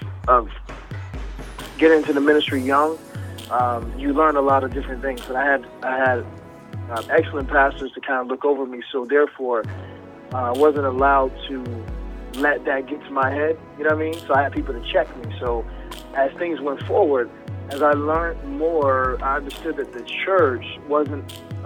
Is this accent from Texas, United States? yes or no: no; Fayetteville, North Carolina, United States; also born or lived in Connecticut; I'm originally from North Carolina, Fayetteville, North Carolina. So my mom and pops, they divorced when I was like 3. So my pops moved to relocated to Connecticut.